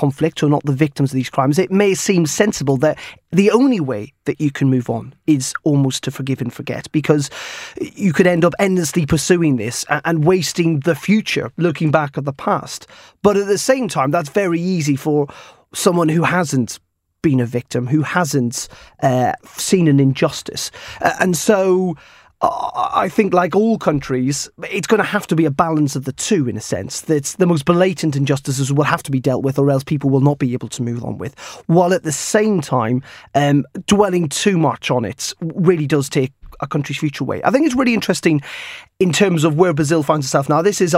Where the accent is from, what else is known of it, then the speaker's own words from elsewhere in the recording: Northern Ireland, United Kingdom; I'm from Northern Ireland, and we've had a pretty troubled 30 years or so